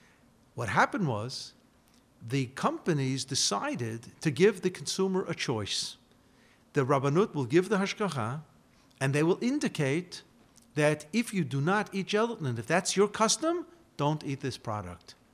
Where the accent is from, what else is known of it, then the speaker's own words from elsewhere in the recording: United States; Because when I grew up in the United States, gelatin was chazer, was the avi avot of treif.